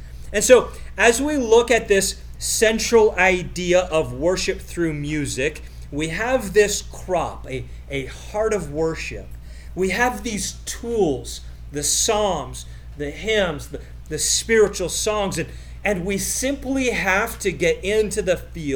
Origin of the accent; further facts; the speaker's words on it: Canada; also born or lived in Jamaica; I grew up in Canada.